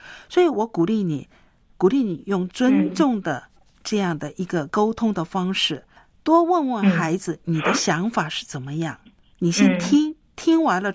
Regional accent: China; 我们中国人很少有这种习惯，但是你看外国人，对不对？

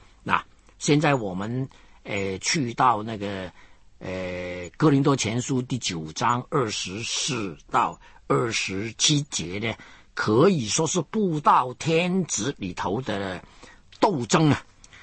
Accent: China; 你看我们中国人多紧张

